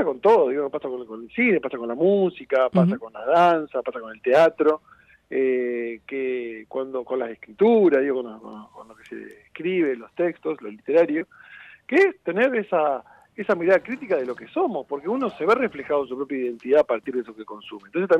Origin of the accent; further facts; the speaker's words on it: Argentina; lo que habla es lo que somos como argentinos